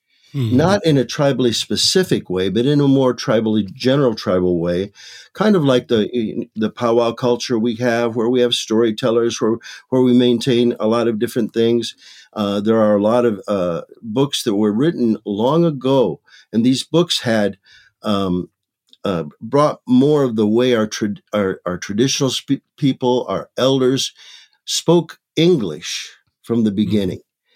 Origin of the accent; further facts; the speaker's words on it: Michigan, United States; now in Maricopa, United States; I was born and raised in Michigan. My ancestry includes Ojibwe from Ontario, Canada, Yaqui from Sonora, Mexico, as well as English, German, and Spaniard.